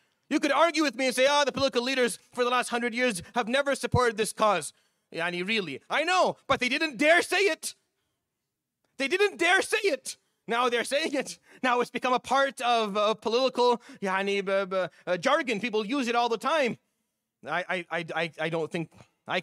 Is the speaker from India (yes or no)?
no; Syria; I come from Syria. My country was ripped to shreds.